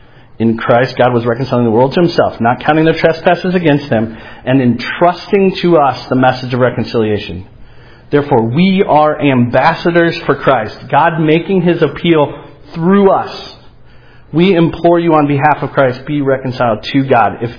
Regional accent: St. Louis, Missouri, United States; I grew up in St. Louis, and I'm a hot mess.

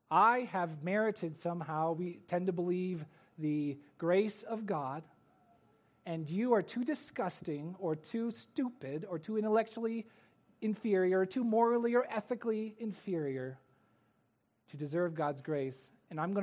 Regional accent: Alaska, United States; especially when I come from Alaska, right?

